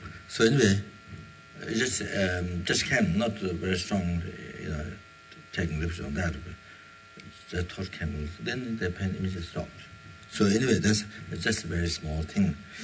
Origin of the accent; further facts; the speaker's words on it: Argentina; English is a second language; I came from Argentina, but something which came from Russia.